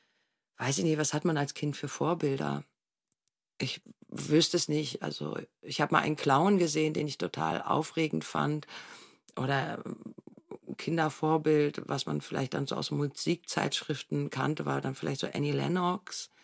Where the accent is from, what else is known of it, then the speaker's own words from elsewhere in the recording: Germany; Ich komme aus Deutschland.